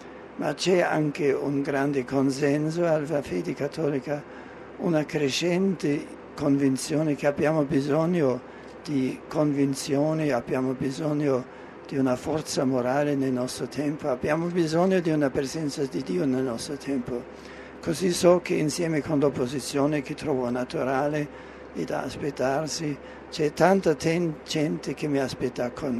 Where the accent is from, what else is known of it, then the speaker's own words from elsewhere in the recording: Germany; Italian is a second language; Perciò vado con gioia nella mia Germania e sono felice di portare il messaggio di Cristo nella mia terra.